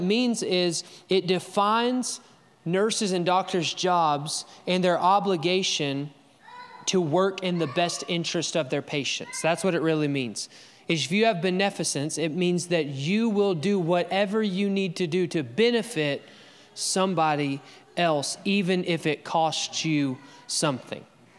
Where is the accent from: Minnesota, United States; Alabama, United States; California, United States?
Alabama, United States; I'm from Alabama, and sometimes words that are big and long, I don't have a college degree, okay?